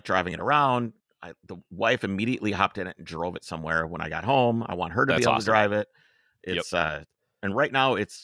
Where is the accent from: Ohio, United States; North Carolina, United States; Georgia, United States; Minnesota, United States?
Minnesota, United States; Where are you from, man? Oh, I'm from Minnesota.